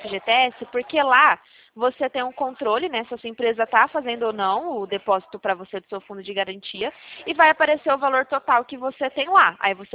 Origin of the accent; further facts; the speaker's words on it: Ribeirão Preto, São Paulo, Brazil; eu sou de Ribeirão Preto também